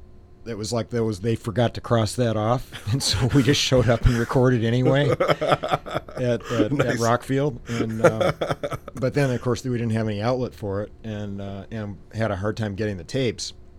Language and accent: English; Ann Arbor, Michigan, United States; moved away as an adult; I grew up in Ann Arbor.